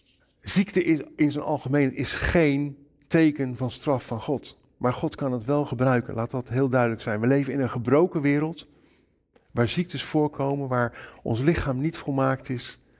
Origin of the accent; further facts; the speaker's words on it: Netherlands; Maar weet je, dan zijn wij als Nederlanders, zijn wij kampioen geworden.